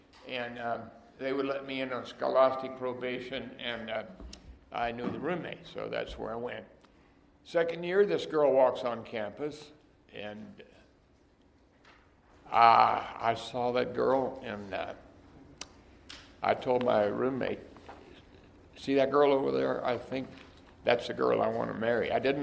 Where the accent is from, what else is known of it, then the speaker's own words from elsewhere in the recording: Western Canada, Canada; But grew up in Western Canada, and cattle and wheat farm, ranch.